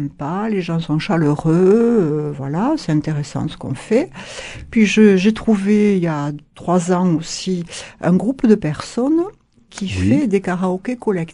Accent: Agen, Occitanie, France; also born or lived in Toulouse; D'Agen même, voilà. Voilà. D'où mon accent, peut-être.

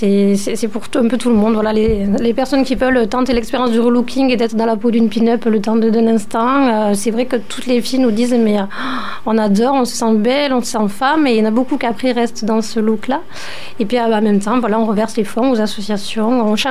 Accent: Occitanie, France; voilà, j'ai 37 ans, je viens de Crensac-les-Terbes.

